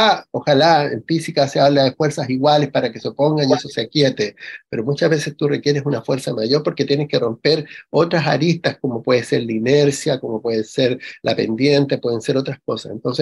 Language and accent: Spanish; Chile; a todos nosotros como pueblo chileno